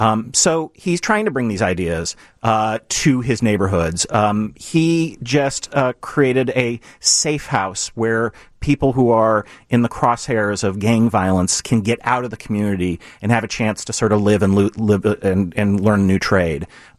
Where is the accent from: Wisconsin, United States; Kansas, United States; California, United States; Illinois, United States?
Illinois, United States; Kenilworth; I grew up in Kenilworth, Illinois, big fan of hip hop music